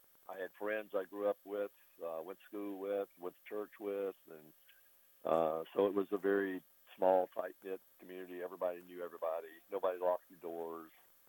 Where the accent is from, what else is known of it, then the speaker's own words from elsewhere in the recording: Lincoln, Alabama, United States; also born or lived in Wadley, Alabama; Oh, well, we moved from Wadley, Alabama, where I was born, to Lincoln, Alabama.